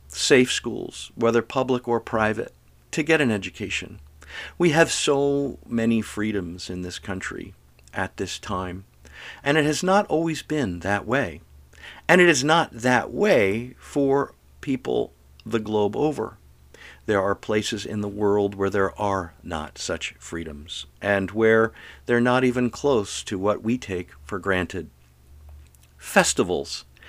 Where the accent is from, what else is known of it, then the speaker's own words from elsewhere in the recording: Pennsylvania, United States; other places in my youth growing up in Western Pennsylvania.